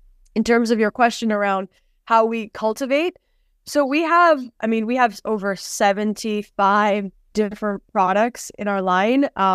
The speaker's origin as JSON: {"language": "English", "country": "Jamaica", "tie": "born or raised there", "accent": "North American", "said": "Despite my sort of North American accent where I was educated, but I'm Jamaican. I grew up here. This is my home."}